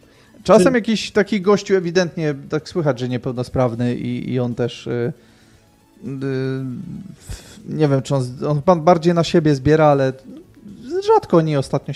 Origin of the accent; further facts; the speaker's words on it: northern Poland, Poland; w mojej rodzinnej miejscowości, daleko na północy Polski